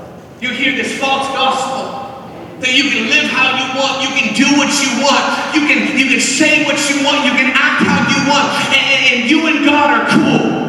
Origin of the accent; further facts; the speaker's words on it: Texas, United States; We love country in my house. We're from Texas.